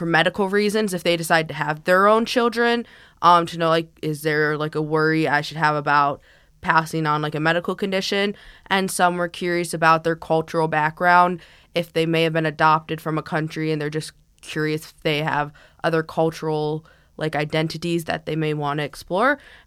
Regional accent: Buffalo, New York, United States; or I'm from Buffalo, so we had a lot of snow days.

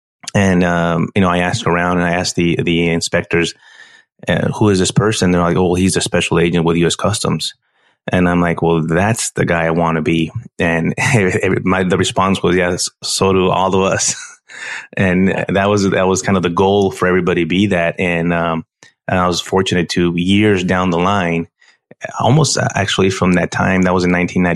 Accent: El Paso, Texas, United States; I grew up in El Paso, Texas, born and raised there, and right on the border, which gives me a very unique look at especially what's going on right now.

